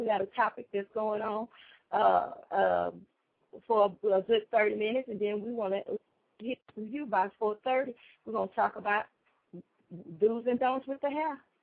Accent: Atlanta, Texas, United States; now in Houston, United States; I'm going to say Atlanta, Texas. I've been talking about my hometown today.

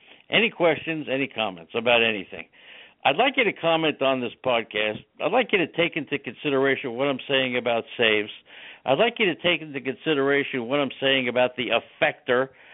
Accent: New York, United States; I grew up in New York in the 50s with Willie Mickey and the Duke, and we used to have gang fights.

